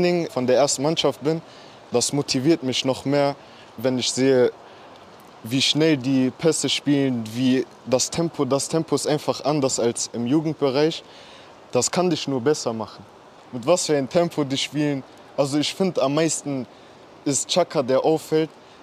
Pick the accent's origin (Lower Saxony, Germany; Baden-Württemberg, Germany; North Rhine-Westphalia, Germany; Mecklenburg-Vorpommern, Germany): North Rhine-Westphalia, Germany; Cologne; Ich bin in Pfingst groß geworden